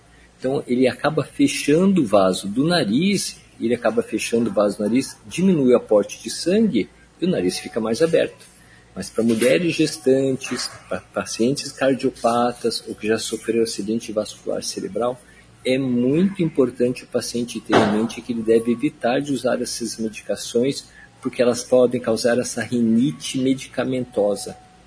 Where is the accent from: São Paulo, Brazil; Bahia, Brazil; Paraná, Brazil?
Paraná, Brazil; Campo Mourão; eu sou natural de Campo Mourão. A mamãe sempre fala, que é aí do lado de Maringá